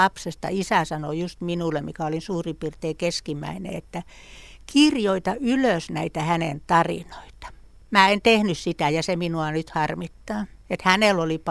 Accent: Karelia, Finland; Mä olen karjalainen ja isä oli karjalainen.

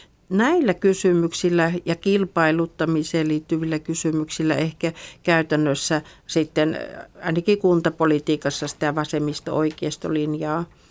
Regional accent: Kuopio, Northern Savonia, Finland; also born or lived in Keitele; Synnyin silloin sotien aikana Keiteleellä, vaikka perheemme oli asettunut asumaan Kuopion

